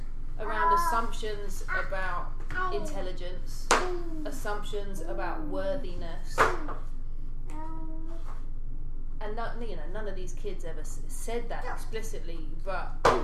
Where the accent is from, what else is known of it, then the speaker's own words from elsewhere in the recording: England, United Kingdom; accent: English; My English accent is something that is pointed out here, and it is never obviously pointed out in England, and so I am made aware of my Englishness.